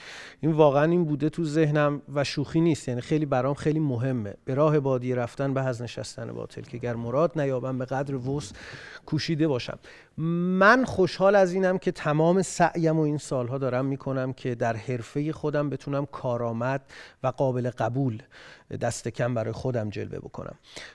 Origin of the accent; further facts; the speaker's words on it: Iraq; نه عراق بودم. من اصلا متولد عراقم.